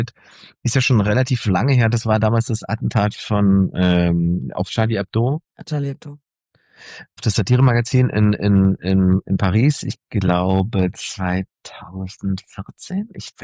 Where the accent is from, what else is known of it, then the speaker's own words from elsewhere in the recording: East Germany, Germany; born there; Ich bin ja im Osten geboren.